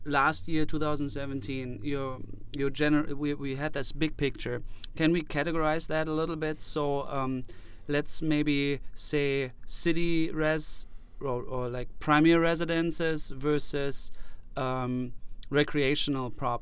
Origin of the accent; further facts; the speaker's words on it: Germany; Well, people know I'm from Germany